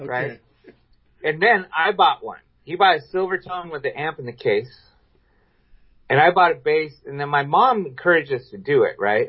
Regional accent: Washington, United States; And we said, we're from Washington State.

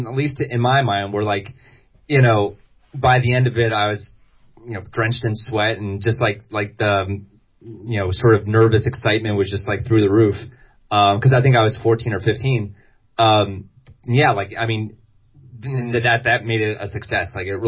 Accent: Delaware, United States; growing up in Delaware, that meant going to Philly a lot.

